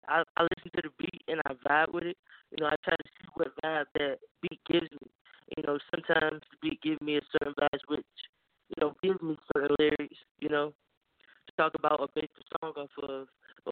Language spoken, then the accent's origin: English; Portsmouth, Virginia, United States; Well, I'm from Portsmouth, Virginia.